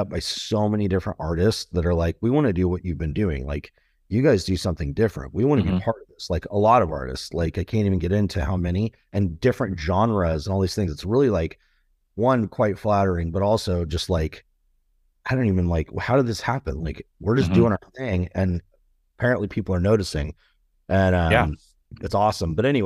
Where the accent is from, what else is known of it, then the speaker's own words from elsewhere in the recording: California, United States; It was something that was in my hometown at the time, from Orange County, where I was born and raised.